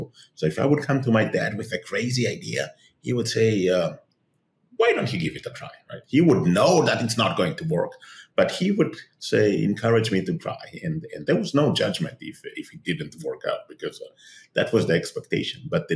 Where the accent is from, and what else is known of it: Tel Aviv, Tel Aviv District, Israel; born or raised there